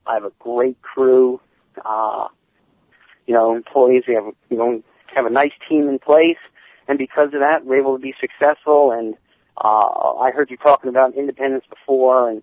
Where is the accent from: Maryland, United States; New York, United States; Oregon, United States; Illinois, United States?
New York, United States; I grew up in New York, you know, and I live in New York